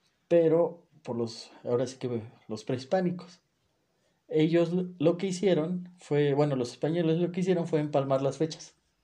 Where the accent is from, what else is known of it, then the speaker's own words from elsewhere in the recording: Mexico; somos mexicanos, no sabemos qué es